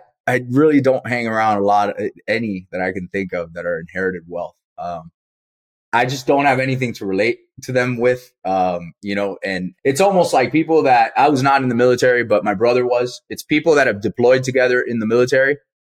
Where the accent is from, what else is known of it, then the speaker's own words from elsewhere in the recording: Miami, Florida, United States; first language Spanish; English is a second language; So if it wasn't for obviously being born and raised in Miami, Spanish was my first language